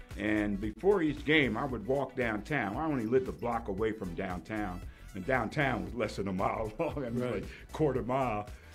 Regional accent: South River, New Jersey, United States; But if you were a boy growing up in South River and you didn't play football at the high school, somebody's looking at you a little strange.

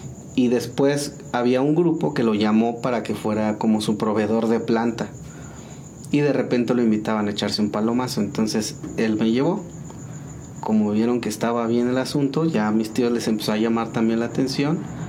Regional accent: Metepec, State of Mexico, Mexico; Metepec, Estado de México.

